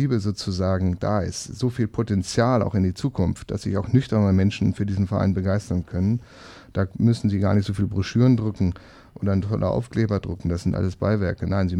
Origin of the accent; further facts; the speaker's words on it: Braunschweig, Lower Saxony, Germany; meine Heimatstadt ist ein bisschen anders, denkt man nicht über Braunschweig